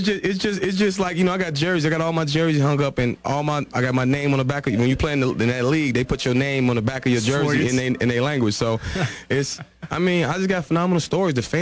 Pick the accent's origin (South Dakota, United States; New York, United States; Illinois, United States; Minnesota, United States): Illinois, United States; but I'm from Illinois, man. Our fans go bananas.